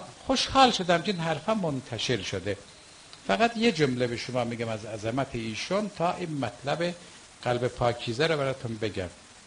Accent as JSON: {"language": "Persian", "town": "Bahar", "region": "Hamadan", "country": "Iran", "said": "گفتم آقا اهل بهارم. اهل خودش هست یا اطرافش؟ نه اهل همدانم."}